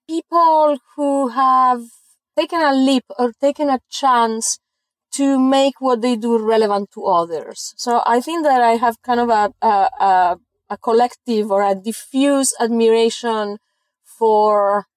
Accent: Italy; now in Carrboro, United States; I'm an Italian from Carborough.

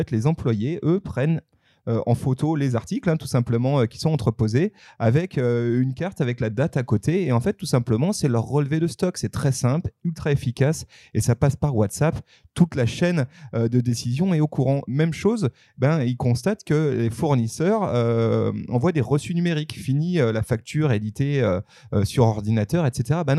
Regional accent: France; Évidemment, on la ressent nous aussi hein, dans, chez nous en France

